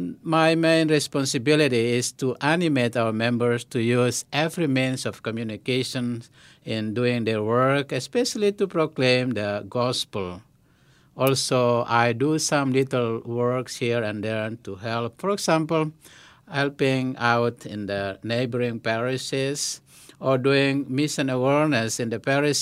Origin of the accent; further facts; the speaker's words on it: Indonesia; Well, I'm from Indonesia, a country in Southeast Asia region.